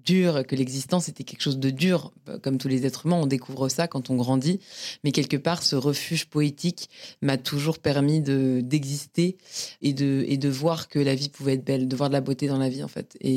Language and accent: French; Paris, Île-de-France, France; Je suis née à Paris. Je crois que quand je suis née, on était dans le 14e, je crois, ou dans le 5e, je sais plus. Et j'ai grandi à Paris. Je suis vraiment une Parisienne pure souche, quoi.